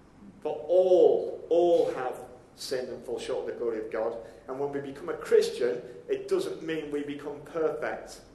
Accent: Widnes, North West England, United Kingdom; I ended up in the city of Liverpool, which was, I'm from a town called Widnes, but I missed my stop on the way back to Widnes and ended up in Liverpool city centre.

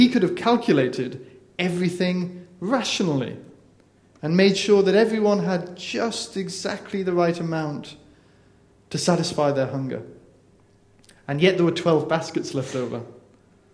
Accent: North East England, United Kingdom; now in Chelmsford, United Kingdom; I'm a northerner. I don't really know much about the south of England. I'm country bumpkin from Northumberland who doesn't really know about these places. But Chelmsford, I am in Chelmsford now.

